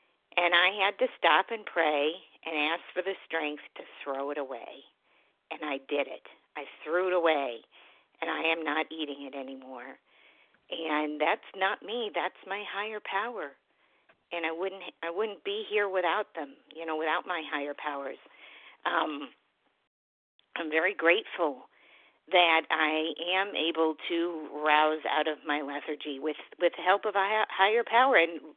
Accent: Massachusetts, United States; Oh, I'm from Central Massachusetts.

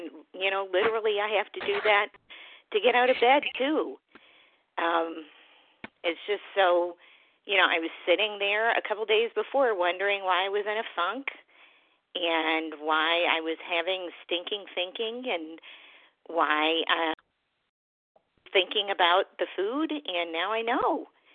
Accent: Massachusetts, United States; Oh, I'm from Central Massachusetts.

